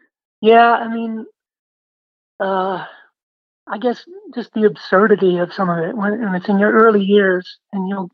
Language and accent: English; Maine, United States; And I'm sure when he found out I was from Maine, that spurred on his interest in me a little bit. Those Maine guys like to stick together, you know.